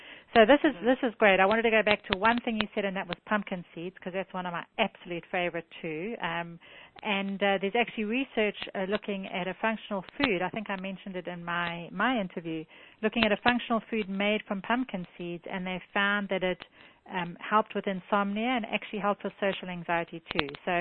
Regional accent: South Africa; I grew up in South Africa

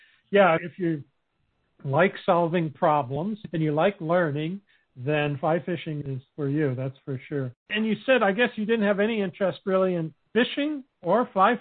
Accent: Alaska, United States; I grew up in Alaska when I was a kid

